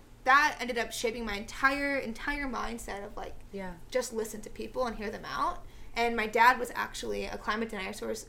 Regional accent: San Antonio, Texas, United States; So I'm from San Antonio, Texas originally.

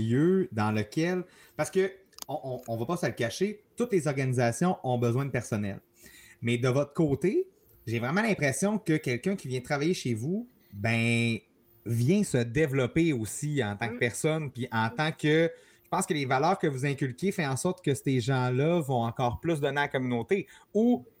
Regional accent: Jonquière, Quebec, Canada; parce que je viens de Jonquière.

